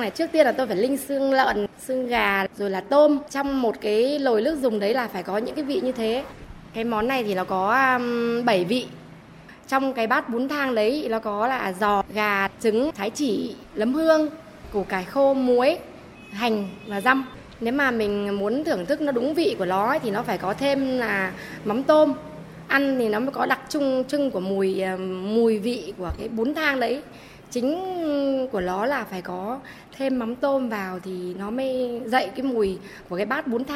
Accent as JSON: {"language": "Vietnamese", "region": "Hưng Yên", "country": "Vietnam", "lives_now": "Thai Nguyen, Vietnam", "said": "là quê gốc của tôi là Hưng Yên"}